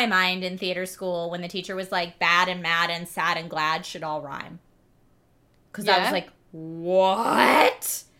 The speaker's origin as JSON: {"language": "English", "town": "Philadelphia", "region": "Pennsylvania", "country": "United States", "accent": "Philly", "said": "But I get very back into my Philly accent either when I've been home for a while or I'm tired or I'm drunk."}